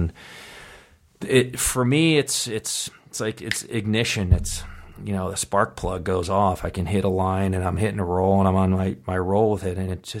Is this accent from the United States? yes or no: yes; East Coast, United States; born or raised there